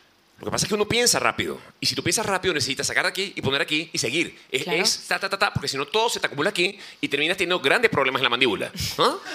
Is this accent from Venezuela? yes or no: yes; Venezuela; moved away; De hecho, en Venezuela, mi país natal, me buscaban para hacer comerciales